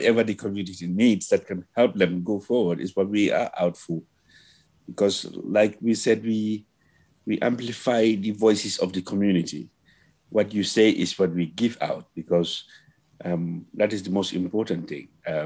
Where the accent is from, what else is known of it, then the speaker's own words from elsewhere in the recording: Gambia; myself, I'm an immigrant. I came from the Gambia.